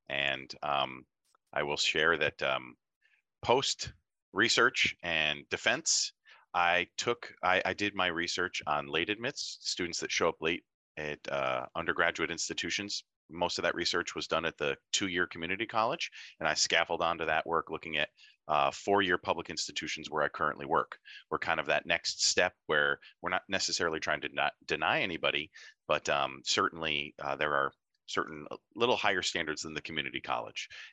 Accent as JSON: {"language": "English", "region": "New England", "country": "United States", "tie": "born or raised there", "said": "I born and raised in New England, sort of, that kind of part of the country."}